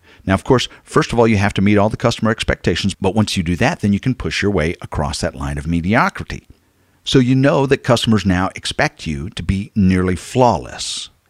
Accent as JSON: {"language": "English", "town": "Waco", "region": "Texas", "country": "United States", "tie": "born or raised there", "said": "two different pubs here in my hometown of Waco."}